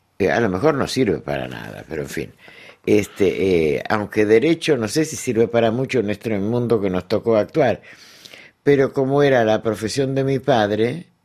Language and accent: Spanish; Argentina; cuando era pequeña, chica, como decíamos en Argentina